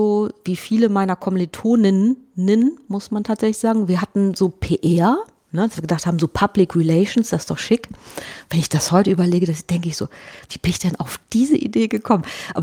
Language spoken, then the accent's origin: German; Bremen, Germany; Ich bin ja in Bremen geboren und dann in der Nähe von Bremen aufgewachsen und habe da gelebt mit meinen Eltern.